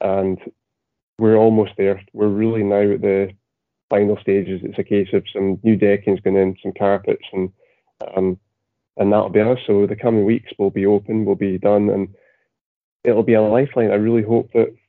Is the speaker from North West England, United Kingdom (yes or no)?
no; Scotland, United Kingdom; we're predominantly from the Highlands, where we started this off.